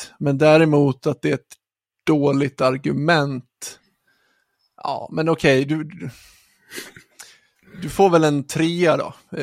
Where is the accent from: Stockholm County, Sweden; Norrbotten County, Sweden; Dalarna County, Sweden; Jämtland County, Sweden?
Stockholm County, Sweden; Stockholm; born there; now in Gothenburg, Sweden; för jag är född i Stockholm. Jag har varit extremt mycket i Stockholm i hela mitt liv och jag har bott i Stockholm dessutom.